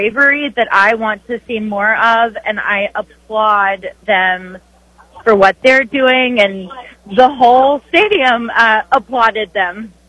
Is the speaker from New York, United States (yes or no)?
no; Tennessee, United States; I'm an 11th generation Tennessean, and I deeply love my home state.